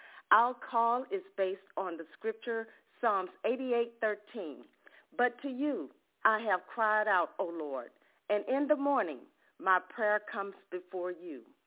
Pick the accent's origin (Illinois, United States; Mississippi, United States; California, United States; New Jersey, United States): Mississippi, United States; This woman of God is a native of my home state. She's from Monticello, Mississippi